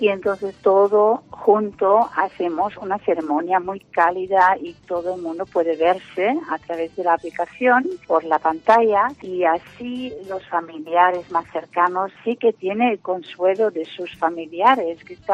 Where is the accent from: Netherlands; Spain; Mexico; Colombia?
Netherlands; Spanish is a second language; Entonces me ocurrió de hacer una ceremonia online en mi país, Holanda.